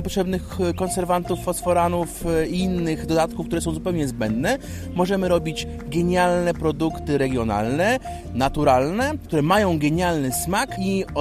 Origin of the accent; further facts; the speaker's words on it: Maków Mazowiecki, Masovian Voivodeship, Poland; now in Warsaw, Poland; Ja pochodzę z Makowa Mazowieckiego, nigdy się nie wstydziłem swojego miasta, podkreślam skąd pochodzę, bo to jest moja mała ojczyzna, mieszkam na co dzień w Warszawie